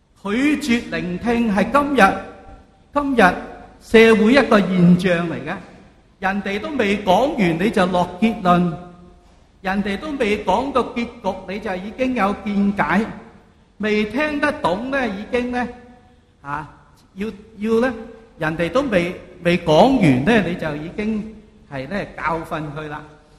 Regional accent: China; 如果大家有留意，我哋中国人造字系好有意思嘅。

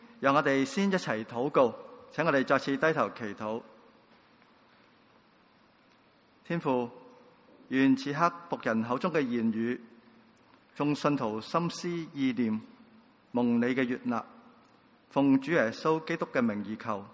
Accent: Hong Kong; 就我哋香港人咧，通常稱之為叫韻律泳

